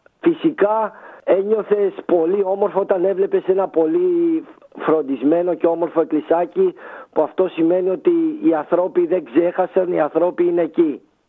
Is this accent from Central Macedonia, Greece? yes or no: no; Rhodes, South Aegean, Greece; moved away as an adult; now in Athens, Greece; Εγώ είμαι 41, είμαι από τη Ρόδο κατάγομαι, ζω στην Αθήνα πια από το 2013 για επαγγελματικούς λόγους, μεγάλωσα και όλα τα έκανα στη Ρόδο.